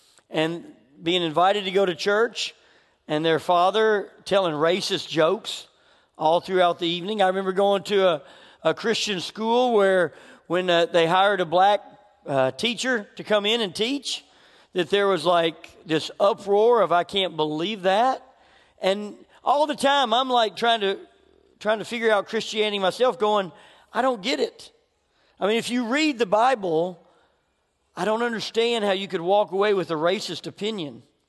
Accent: Memphis, Tennessee, United States; I grew up in Memphis, Tennessee, which I believe is one of the most racist cities in our nation. It's about 50% black and about 50% white.

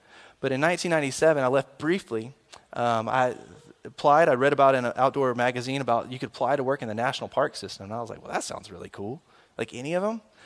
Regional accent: Memphis, Tennessee, United States; So I grew up in Memphis, Tennessee.

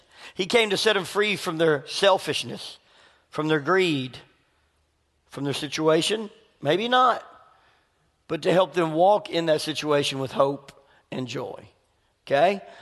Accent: Memphis, Tennessee, United States; also born or lived in California; I grew up in Memphis. Memphis is a very much a different culture than Cookeville, Tennessee. I lived in California, very different culture than where we're at.

